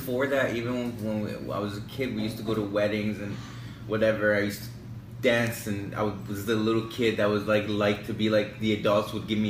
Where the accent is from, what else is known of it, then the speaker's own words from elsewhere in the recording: Iran; now in Edmonton, Canada; when we moved from Iran to Edmonton, I was like, man, I'd rather live in Iran.